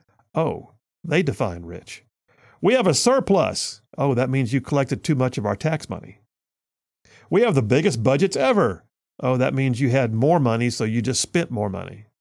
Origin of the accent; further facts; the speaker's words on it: Huntsville, Alabama, United States; When I was a kid growing up in South Huntsville, everybody knew gas was cheaper right across the Tennessee River Bridge.